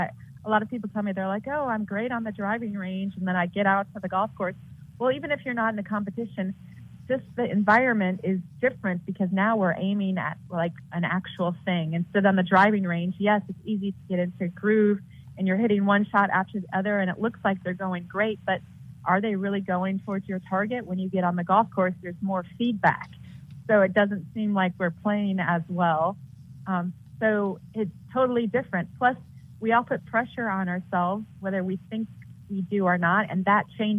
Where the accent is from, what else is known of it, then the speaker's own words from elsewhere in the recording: Chicago, Illinois, United States; So I grew up in Chicago playing golf.